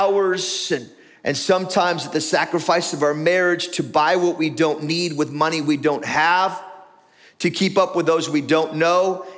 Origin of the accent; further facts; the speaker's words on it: Tillamook, Oregon, United States; I remember growing up in Tillamook, Oregon, and it rained 100 inches a year.